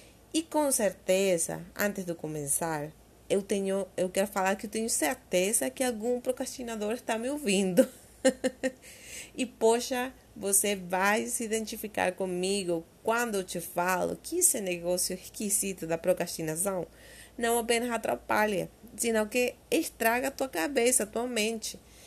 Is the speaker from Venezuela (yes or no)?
yes; Venezuela; Portuguese is a second language; moved away as an adult; now in Brazil; Eu sou venezuelana e me vi na obrigação de sair de lá pela situação política, mas X e Y ocorrências que me levaram a tomar a decisão. Eu já estou há quase 2 anos aqui